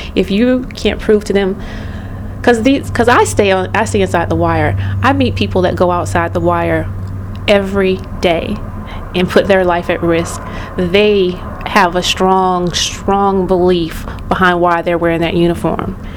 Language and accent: English; Union, South Carolina, United States; I grew up in Union, South Carolina. For the past year I lived in Smyrna, Georgia, but this summer I'm going to go back to Union